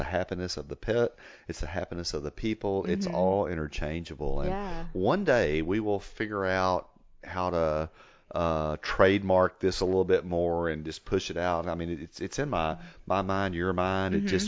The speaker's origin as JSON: {"language": "English", "town": "Ropesville", "region": "Texas", "country": "United States", "said": "South of Lubbock, Texas, a little town. Well, not a little town. I mean, it's a substantial town of like 487 people called Ropesville."}